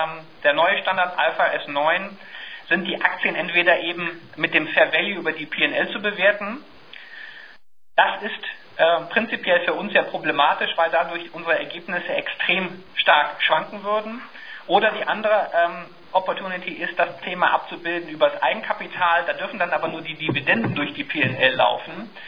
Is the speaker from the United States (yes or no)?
yes; United States; ich bin ja in Amerika auch aufgewachsen